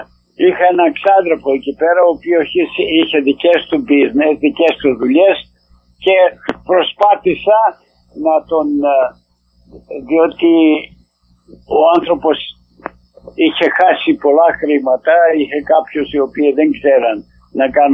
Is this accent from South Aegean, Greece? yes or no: no; Avgerinos, Western Macedonia, Greece; born there; Γεννήθηκα στον Αυγερινό Κοζάνης.